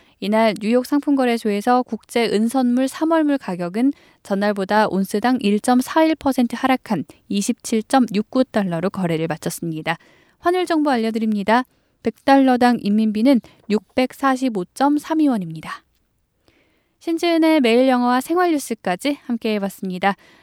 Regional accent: South Korea; 큰 활약을 한 것 같아서 한국인으로서도 참 기분 좋은 소식이 아닐까 싶습니다

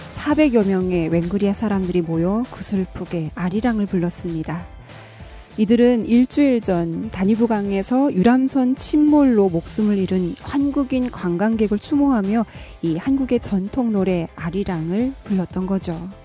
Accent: North Korea; now in South Korea

